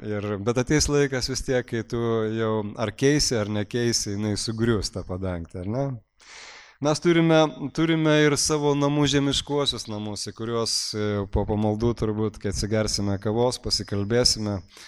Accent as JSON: {"language": "Lithuanian", "town": "Elektrėnai", "region": "Vilnius County", "country": "Lithuania", "tie": "born or raised there", "said": "Tai lygiai taip pat ir man, aš ten išmokau skaityti, išmokau rašyti."}